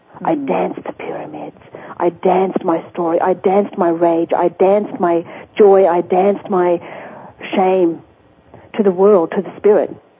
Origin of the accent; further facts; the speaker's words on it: Australia; now in Sedona, United States; I came here from Australia to Sedona, Arizona.